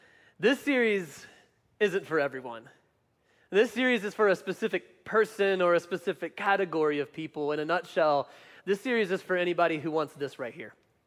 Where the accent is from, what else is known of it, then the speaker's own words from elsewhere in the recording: the South, United States; Is it just because I grew up in the South and my parents are Christians?